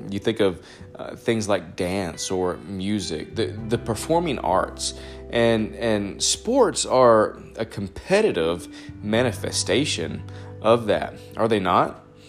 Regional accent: North Carolina, United States; You know, you think about, especially in the South, I grew up in North Carolina, in the state of North Carolina

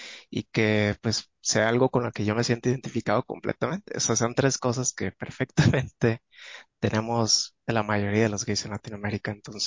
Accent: Mazatlán, Sinaloa, Mexico; soy de Mazatlán, católico y gay.

